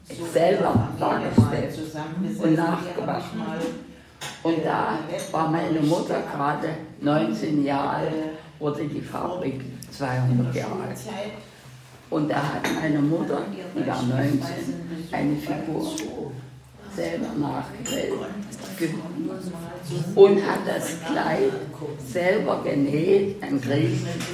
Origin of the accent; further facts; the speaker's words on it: Meissen, Saxony, Germany; Ich stamme aus Meißen, wo das Haus war.